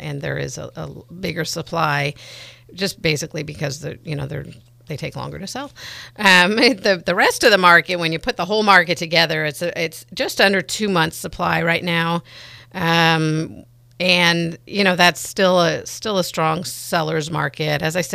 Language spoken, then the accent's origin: English; California, United States; I grew up in Marin, so I'm familiar.